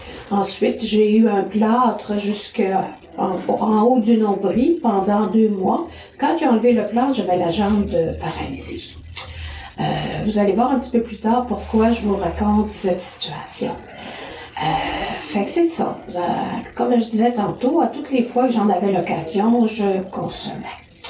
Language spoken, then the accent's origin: French; Jonquière, Quebec, Canada; Je viens de Jonquière.